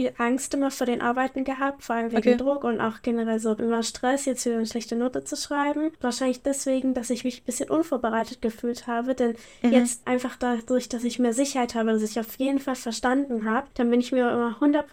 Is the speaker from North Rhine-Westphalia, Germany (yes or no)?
yes; Cologne, North Rhine-Westphalia, Germany; ich komme aus Köln.